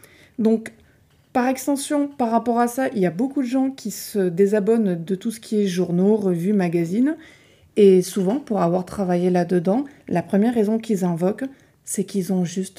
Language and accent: French; Spain; accent: Spanish; French is a second language; On va préciser aux auditeurs que je suis d'origine espagnole, d'où mon accent qui n'est pas à couper au couteau.